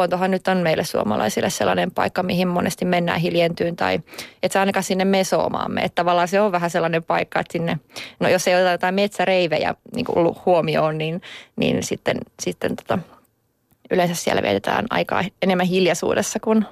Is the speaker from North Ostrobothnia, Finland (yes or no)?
no; Kanta-Häme, Finland; Kyllä Aulanko on semmoinen. Toinen on sitten Ahveniston alue.